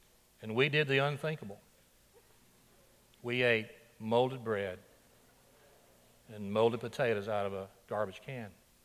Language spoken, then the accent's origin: English; Floral, Alabama, United States; one of our mothers transported us from my hometown, Floral, Alabama, to this campground.